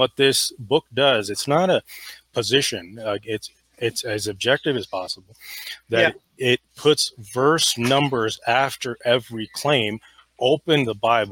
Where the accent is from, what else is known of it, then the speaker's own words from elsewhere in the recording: United States; As you and I both know, growing up in the United States, that people are forced for good.